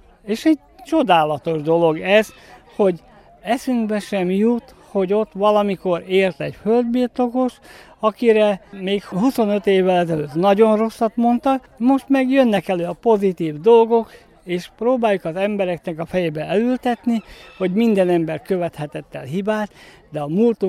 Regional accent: Battonya, Békés, Hungary; Batonyáról jöttem, Helytörténeti Egyesületnek tagja vagyok.

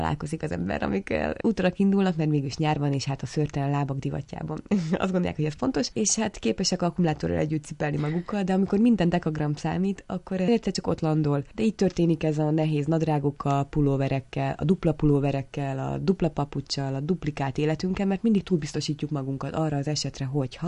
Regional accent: Hungary; Ott a tulajdonos, amikor hallotta, hogy én magyar vagyok, mondta, hogy ó, éppen van itt két magyar lány.

